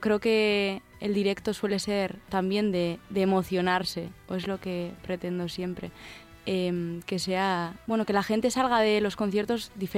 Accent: Basque Country, Spain; nos gusta decir que somos del País Vasco y que mira qué bonito el mar, las montañas

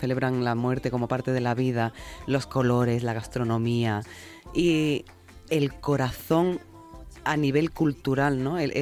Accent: Spain; en este país, o sea, sin echar piedra sobre mi tejado, que soy española y a mucha honra

